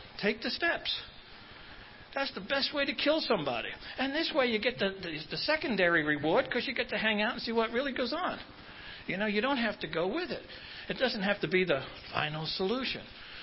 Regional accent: Brooklyn, New York, United States; I grew up in Brooklyn, and I lived in a neighborhood that was run by a bunch of guys who talked kind of funny.

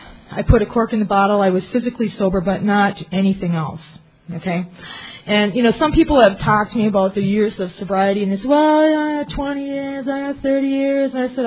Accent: Lac du Flambeau, Wisconsin, United States; Oh, that's where I'm originally from Lac du Flambeau, right? In Wisconsin

